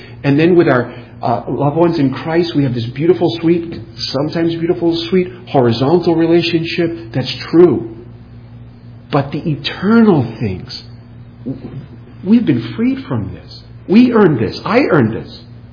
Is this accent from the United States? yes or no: yes; New England, United States; moved away; We're from New England. I don't think they have lizards in New England. I don't think I remember seeing one. When we moved to Tallahassee, you have those little geckos everywhere.